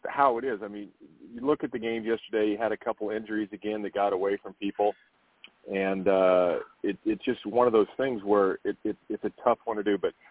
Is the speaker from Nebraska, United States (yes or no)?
yes; Nebraska, United States; I'm from Nebraska, season ticket holder for Nebraska.